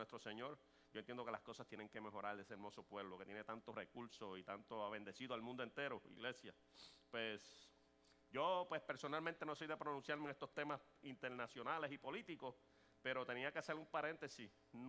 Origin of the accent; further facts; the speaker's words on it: Puerto Rico; Y los que me conocen saben que yo soy boricua, pero existe una realidad, y es que mi esposa es venezolana, Naudi es mitad venezolano, mitad puertorriqueño, tengo dos niñas más boricuas